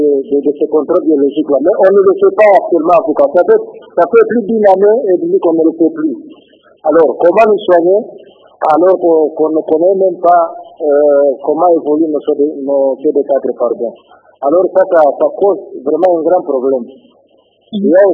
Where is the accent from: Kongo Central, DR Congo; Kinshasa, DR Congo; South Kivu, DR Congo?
South Kivu, DR Congo; Bukavu; ici chez nous à Bukavu